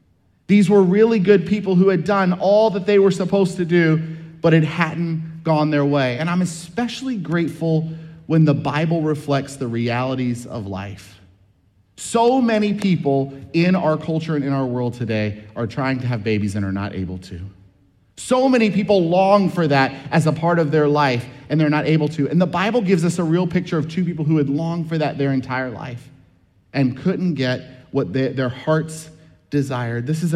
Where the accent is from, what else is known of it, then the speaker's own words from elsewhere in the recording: Culpeper, Virginia, United States; I grew up in Culpeper, Virginia. Right downtown, where we had a toy store